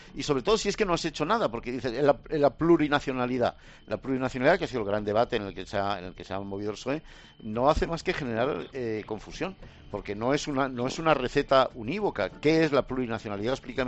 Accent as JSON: {"language": "Spanish", "town": "Santoña", "region": "Cantabria", "country": "Spain", "tie": "born or raised there", "said": "en mi pueblo, en Santoña, tocan a cero o menos."}